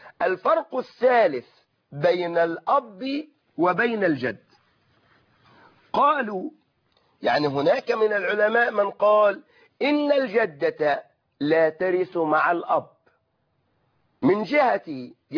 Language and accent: Arabic; Egypt; هل يعملون بالوصية الواجبة كما يعملون عندنا في مصر أم اعتمدوا رأي الجمهور؟